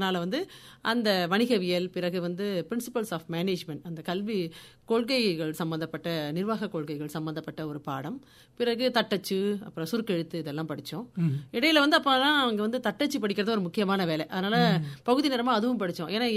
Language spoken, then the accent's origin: Tamil; Chennai, Tamil Nadu, India; accent: Chennai; நான் வந்து சென்னையில் ரொம்ப நாளாக வசிச்சுட்டு இருந்தேன். என்னுடைய பூர்வீகம் வந்து திருநெல்வேலி, ஆனால் நான் சென்னை வாசி தான் முழுமையாக. ஸோ என்னோட மொழியில் வந்து சென்னையோட தாக்கம் வந்து ரொம்ப அதிகமாக இருக்கும். ஒரு 25 வயது வரைக்கும் நான் அங்கே இருந்தேன்.